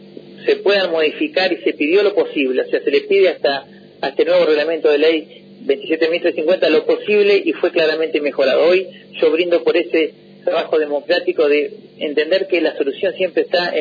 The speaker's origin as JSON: {"language": "Spanish", "town": "General La Madrid", "region": "Buenos Aires Province", "country": "Argentina", "tie": "born or raised there", "moved": "yes", "lives_now": "La Plata, Argentina", "said": "Sí, nacido en La Madrid, pues como todos los lamadrid nos vamos a estudiar a La Plata."}